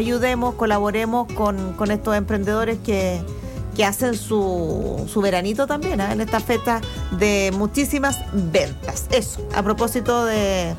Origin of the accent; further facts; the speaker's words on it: Chile; mañana voy a ir a comprarlo, a última hora, como buen chileno